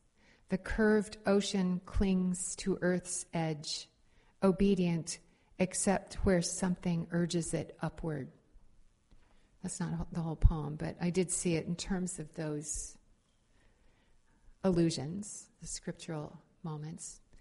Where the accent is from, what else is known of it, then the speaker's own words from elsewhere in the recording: California, United States; I mean, I grew up in California and we've always had droughts, but this one is scary.